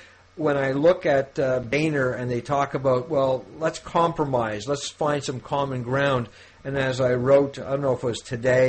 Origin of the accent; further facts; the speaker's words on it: Canada; As a Canadian now, I went across the border yesterday into Messina, New York, to go grocery shopping.